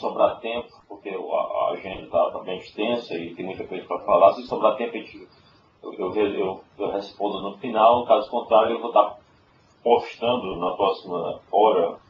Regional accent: Fortaleza, Ceará, Brazil; now in Texas, United States; parece mais com a minha cidade natal, com Fortaleza

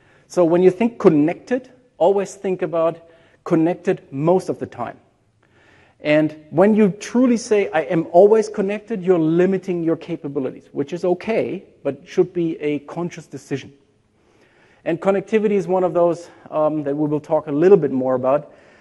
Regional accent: Germany; English is a second language; But when you go out, even in a country like Germany, my home country

